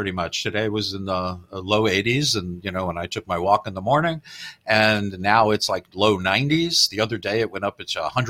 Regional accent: New York City, New York, United States; Growing up in New York, we've said this several times, Abbott and Costello was a Sunday perennial.

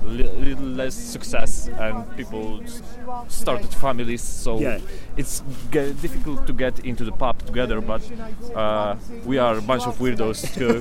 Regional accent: Poznan, Greater Poland, Poland; I'm from Poznan, the place where the city are taking their celebration.

